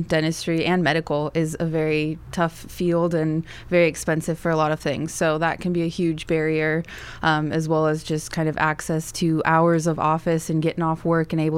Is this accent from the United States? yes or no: yes; Arizona, United States; I'm from Arizona originally.